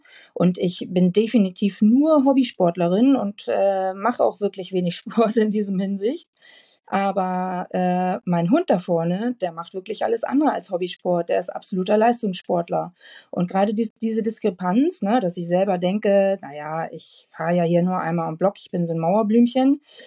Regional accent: Hamburg, Germany; Wie ihr schon gehört habt, ich bin Hamburger Dern.

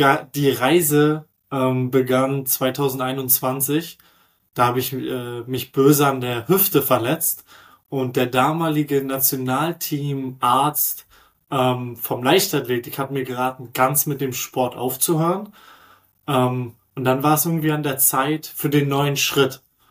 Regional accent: Berlin, Germany; Ich bin gebürtiger Berliner und New York ist eigentlich so weit entfernt.

